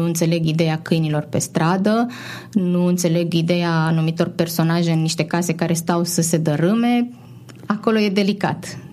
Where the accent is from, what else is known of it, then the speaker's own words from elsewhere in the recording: Mangalia, Constanța County, Romania; inclusiv Mangalia, orașul meu natal